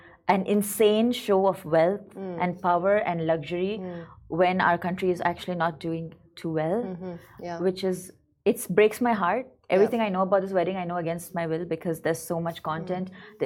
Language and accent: English; India; And it's scary as an Indian who would one day want to go back there.